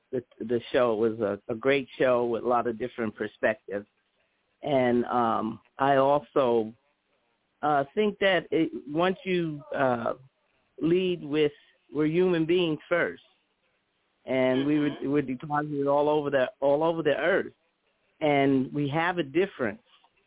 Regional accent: Pottsville, Pennsylvania, United States; Pennsylvania. I've been in Pennsylvania mostly all my life, but I have a. But the little small town that I grew up in Pottsville

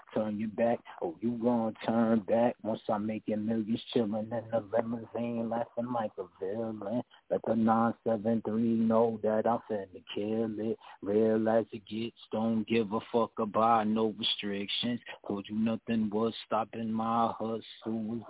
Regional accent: Newark, New Jersey, United States; I'm from Newark, New Jersey.

